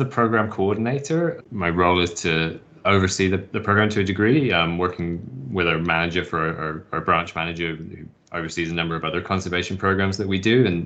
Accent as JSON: {"language": "English", "region": "England", "country": "United Kingdom", "tie": "born or raised there", "said": "So I grew up in England and I have a really soft spot for the English countryside and the forest there."}